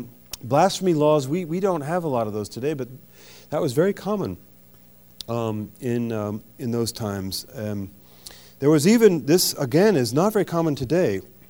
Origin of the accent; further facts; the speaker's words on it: France; When I was a young man growing up in France